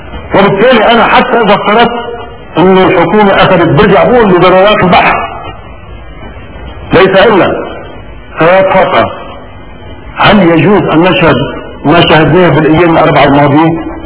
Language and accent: Arabic; Lebanon; انا مواطن لبناني عادي … ما لي علاقة بالسياسة.